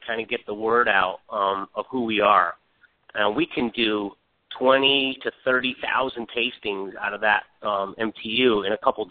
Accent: Burlington, Vermont, United States; now in Florida, United States; Well, I'm from Burlington, Vermont, and about, I'd say 15 years ago now, a friend of mine who owned a small blueberry farm said that they hired a winemaker

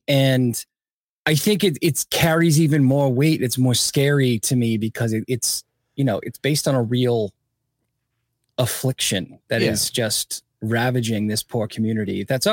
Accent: New England, United States; So I've always had, growing up in New England, I've always had a fascination and a deep respect for Native American communities.

